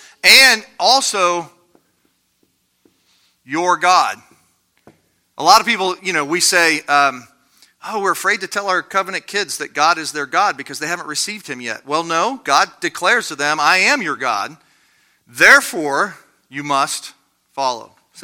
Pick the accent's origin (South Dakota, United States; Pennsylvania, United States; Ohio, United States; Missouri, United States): Ohio, United States; I came from Ohio.